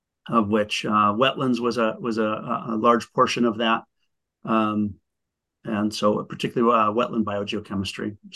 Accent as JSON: {"language": "English", "region": "Pacific Northwest", "country": "United States", "said": "I'm actually from the Northwest originally"}